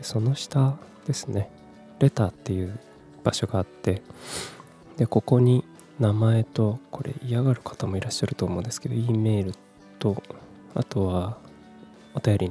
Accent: Kumamoto, Japan; moved away as an adult; also born or lived in Fukuoka / Tokyo; 18歳から福岡、30歳から東京で暮らし、35歳で会社を辞め、地元の熊本でフリーランスのウェブライターとして生きることにした僕が、

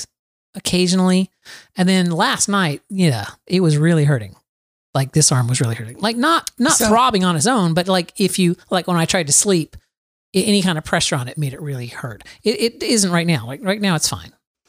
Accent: Florida, United States; I'm from Florida. Rain lasts for minutes in Florida and then it stops.

